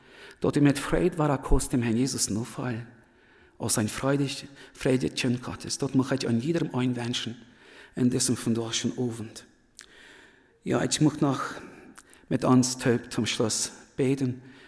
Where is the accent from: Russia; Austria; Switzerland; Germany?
Russia; German is a second language; Ich dachte, so viel Deutsch kann ich nicht. Wie Deutsch wie bei uns in Russland, wie dort eine Fremdsprache.